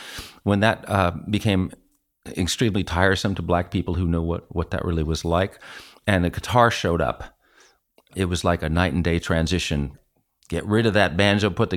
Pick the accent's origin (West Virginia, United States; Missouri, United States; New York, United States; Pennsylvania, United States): New York, United States; New York City; since I'm from New York City, I'm not a Southern guy who grew up in the bluegrass heartland.